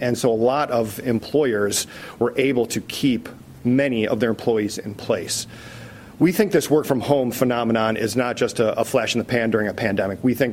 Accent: Midwest, United States; I live in Cleveland. I'm a Midwesterner

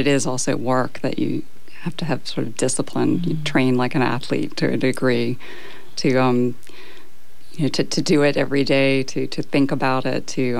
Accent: Georgia, United States; now in New Orleans, United States; I grew up in Georgia, mm-hmm. but I've been living in New Orleans since 2002.

